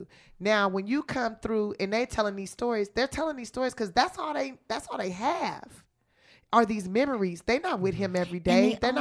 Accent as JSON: {"language": "English", "town": "Los Angeles", "region": "California", "country": "United States", "said": "I'm from South Central Los Angeles, okay? I'm a hood chick that learned how to blend into different scenarios, okay?"}